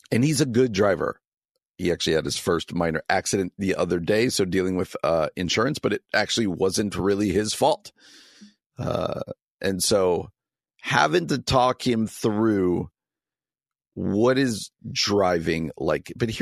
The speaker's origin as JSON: {"language": "English", "region": "New Jersey", "country": "United States", "tie": "born or raised there", "said": "I grew up in New Jersey. My family still lived in New Jersey."}